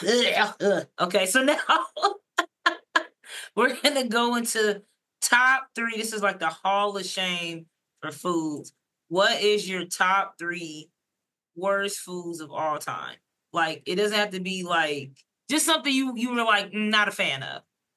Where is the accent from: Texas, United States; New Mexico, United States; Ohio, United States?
Texas, United States; Yeah, I'm from Texas, so they be chitlining it up.